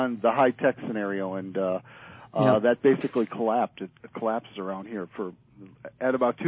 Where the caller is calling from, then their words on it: Minnesota, United States; From Minnesota.